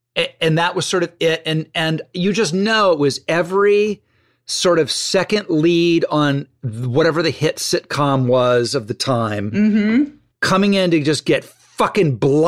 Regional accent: Ohio, United States; because I'm from Ohio and I was living in Ohio watching it.

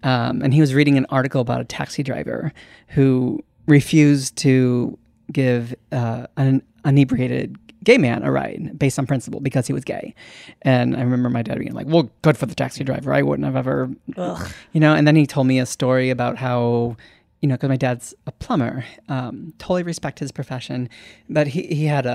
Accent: St. Louis, Missouri, United States; Yeah, I grew up in St. Louis.

